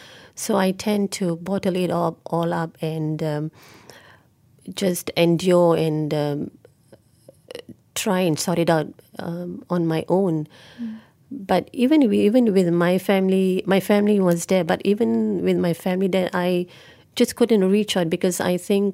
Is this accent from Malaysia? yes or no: yes; Ipoh, Perak, Malaysia; now in Kuala Lumpur, Malaysia; And since we were both working in KL and I had my child in Ipoh in my hometown, my mother-in-law offered to look after our son.